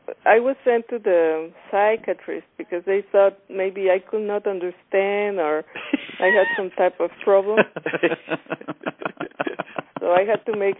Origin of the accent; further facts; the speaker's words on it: Coyoacán, Mexico City, Mexico; And I grew up in Coyoacán. It's a very nice neighborhood. It's like a small town inside Mexico City. And before it was even more like a small town.